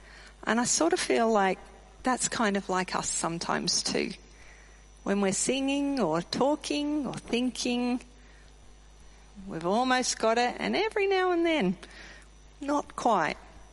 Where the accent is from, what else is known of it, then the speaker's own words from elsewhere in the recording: Canberra, Australian Capital Territory, Australia; Now, I grew up in Canberra, and it was back in the day of scrounging at the tip.